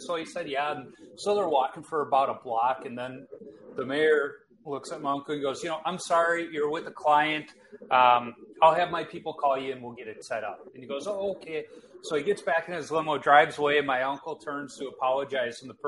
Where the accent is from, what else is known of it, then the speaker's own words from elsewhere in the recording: Chicago, Illinois, United States; moved away as an adult; now in Minnesota, United States; I live in Minnesota these days, but I grew up in Chicago. But, you know, I moved out to college when I was 18.